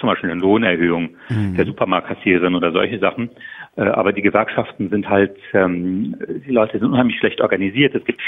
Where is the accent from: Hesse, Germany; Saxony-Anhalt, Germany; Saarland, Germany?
Saarland, Germany; im Sauerland oder wo ich herkomme, im Saarland